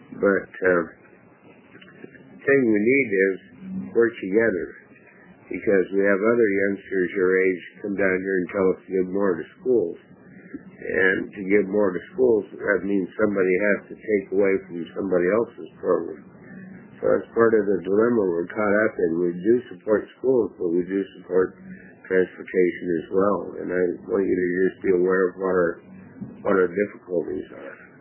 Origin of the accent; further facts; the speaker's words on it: Oregon, United States; My wife and I was born and raised in Oregon